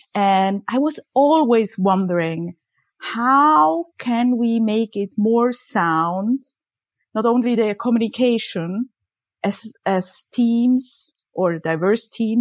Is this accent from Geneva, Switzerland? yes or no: no; Zurich, Switzerland; also born or lived in Warsaw, Poland; I was born in Warsaw, Poland, but grew up in Switzerland, as you said, near the Zurich Lake. I live here since 1981.